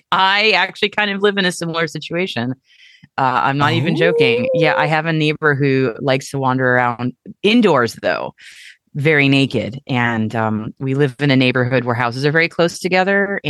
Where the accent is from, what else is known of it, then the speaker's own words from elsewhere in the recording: United States; which as an American kid was like, what?